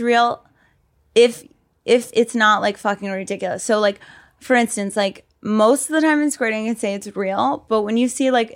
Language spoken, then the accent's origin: English; Reading, Pennsylvania, United States; So I grew up in Pennsylvania, like Westchester area, Reading.